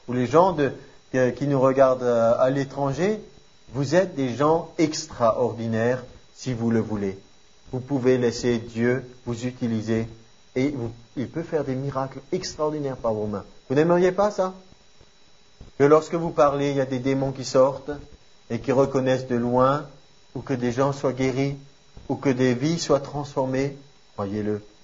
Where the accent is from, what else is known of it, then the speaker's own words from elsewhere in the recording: France; J'ai dit, je suis un Français moyen. Parce que ma taille, c'est 1m75 et c'est la moyenne à peu près dans notre pays.